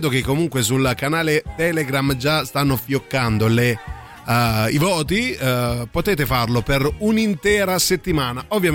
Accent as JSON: {"language": "Italian", "town": "Brindisi", "region": "Apulia", "country": "Italy", "said": "loro vengono da Brindisi, quindi la mia terra, dalla Puglia."}